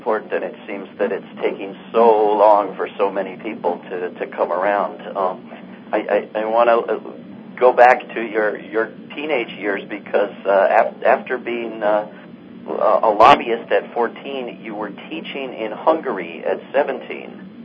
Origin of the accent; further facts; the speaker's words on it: United States; As an American, I think I understand what that means